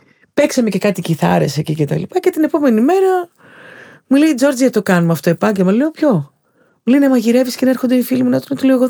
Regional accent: Kalamata, Peloponnese, Greece; Έχω μεγαλώσει στην αγορά όμως, στην Καλαμάτα. Γεννήθηκα και μεγάλωσα στην Καλαμάτα.

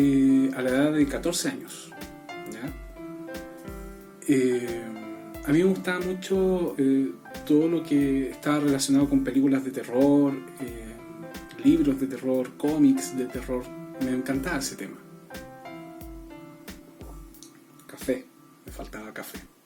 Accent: Chile; Ustedes saben que yo soy chileno y acá en Chile la situación está muy compleja.

